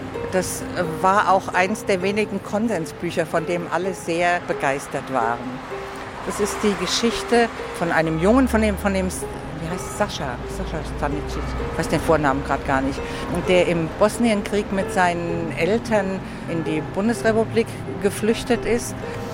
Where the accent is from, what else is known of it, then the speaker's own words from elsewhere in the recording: Augsburg, Bavaria, Germany; ich bin aus Augsburg